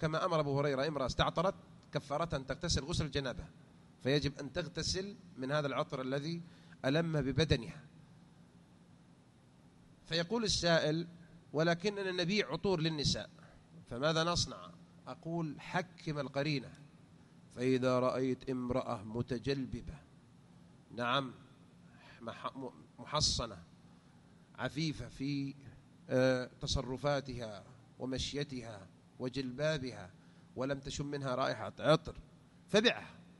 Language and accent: Arabic; Morocco; انتشر مثلا عندنا في المغرب